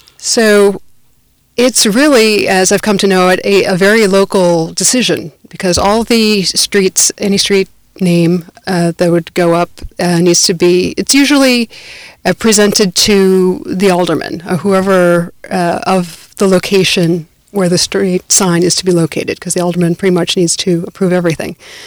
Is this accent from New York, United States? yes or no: no; Milwaukee, Wisconsin, United States; now in Chicago, United States; Well, I'm not originally from Chicago. I actually grew up not too far away in Milwaukee. That's where I was born and raised. But I've been in Chicago for more than 20 years